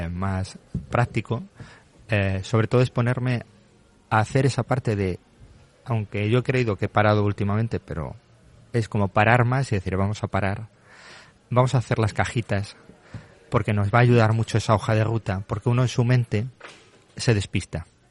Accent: Toledo, Castilla-La Mancha, Spain; vengo de vivir en un pueblo, soy de Toledo

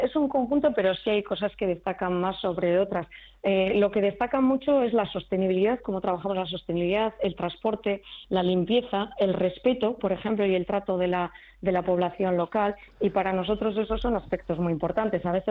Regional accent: Basque Country, Spain; para los y las personas que somos de Vizcaya

